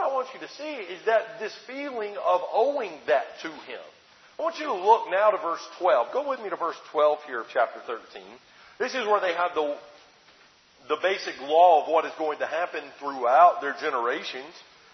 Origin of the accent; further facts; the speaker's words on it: Alabama, United States; I grew up in Alabama. And we had cows on the land.